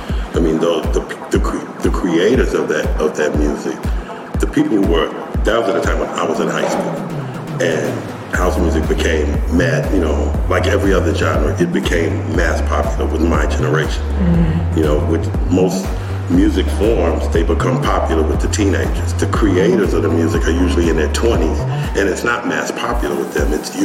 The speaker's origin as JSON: {"language": "English", "country": "South Africa", "said": "I'm from South Africa."}